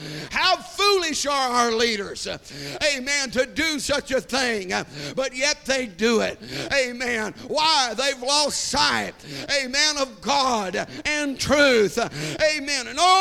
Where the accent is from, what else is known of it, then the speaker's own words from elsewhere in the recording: United States; I'm a believer in Jesus Christ, but I'm also an American.